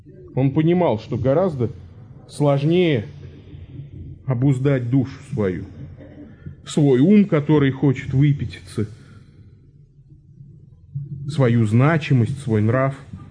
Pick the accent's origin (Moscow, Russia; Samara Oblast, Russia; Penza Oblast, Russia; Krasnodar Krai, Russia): Samara Oblast, Russia; Samara; У нас в Самаре, откуда я родом